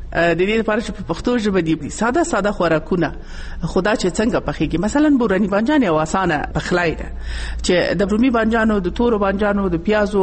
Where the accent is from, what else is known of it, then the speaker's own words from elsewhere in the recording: Nangarhar, Afghanistan; مخصوصا زه چون د ننګرهار یم